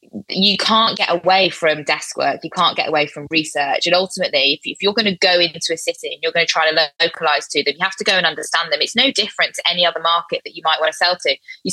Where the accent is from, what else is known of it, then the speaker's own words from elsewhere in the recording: South East England, United Kingdom; now in Manchester, United Kingdom; as you can probably tell, as a southerner, so I'm not even from Manchester, right? But I've lived here for 12 years